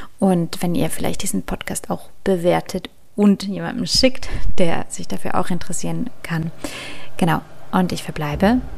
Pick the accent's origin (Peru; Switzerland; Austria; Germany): Switzerland; Zurich; Ich liebe Zürich, ich bin in Zürich aufgewachsen, also schon im Kindergarten und in der Primarschule dort.